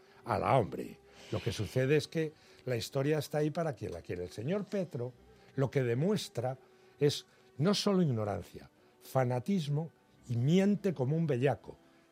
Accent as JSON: {"language": "Spanish", "region": "Castilla-La Mancha", "country": "Spain", "tie": "born there", "said": "aunque no es donde yo nací, que es otro pueblo de la Alcarria Baja, y yo nací en la Alcarria Alta, al lado de Sigüenza y Atienza."}